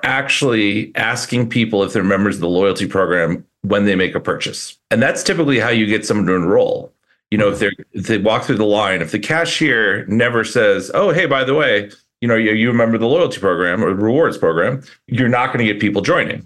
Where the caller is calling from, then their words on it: Denver, Colorado, United States; Good old Denver, Colorado.